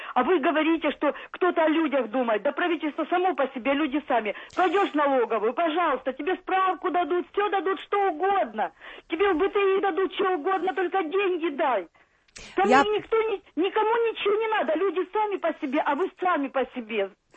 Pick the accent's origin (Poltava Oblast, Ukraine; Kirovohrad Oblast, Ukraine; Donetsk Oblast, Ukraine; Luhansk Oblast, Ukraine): Luhansk Oblast, Ukraine; Alchevsk; moved away as an adult; now in Moscow, Russia; я сама из Луганской области, а живу уже 10 лет в Москве.